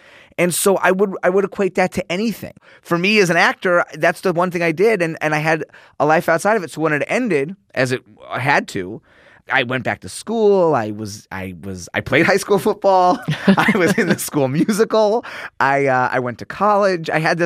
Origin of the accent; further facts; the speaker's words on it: Chicago, Illinois, United States; now in Los Angeles, United States; I went to a regular school, and I grew up in Chicago, and I had all my friends I grew up with before. And then when I moved to L.A.